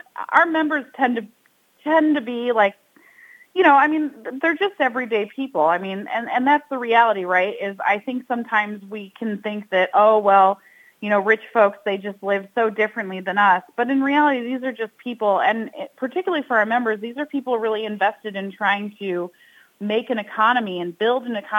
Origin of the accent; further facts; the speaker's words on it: Ann Arbor, Michigan, United States; I'm from Ann Arbor, Michigan, so just one state away.